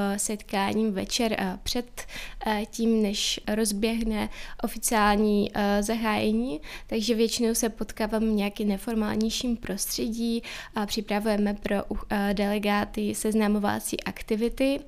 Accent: Donbas, Ukraine; Czech is a second language; moved away; a taky i konflikt na Donbasu, odkud pocházím.

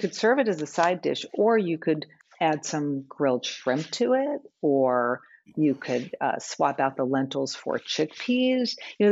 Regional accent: New York, United States; accent: New York; and with my New York accent, since I grew up there, I can say that.

